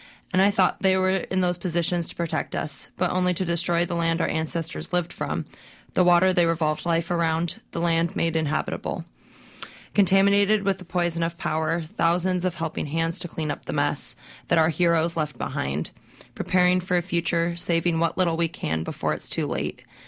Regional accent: Oregon, United States; Yeah, growing up in Oregon schools

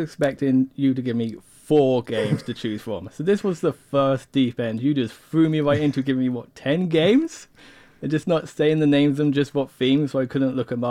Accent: England, United Kingdom; I can't do the railway networks in England because I'm English.

